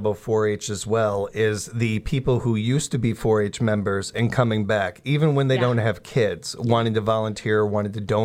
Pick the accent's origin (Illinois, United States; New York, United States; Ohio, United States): Illinois, United States; Chicago; I was very lucky growing up in Chicago in a melting pot